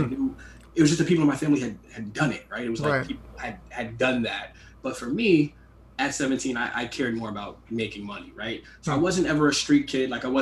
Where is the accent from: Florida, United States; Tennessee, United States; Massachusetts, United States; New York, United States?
New York, United States; Bronx; born and raised in the Bronx, and grew up in a single parent household.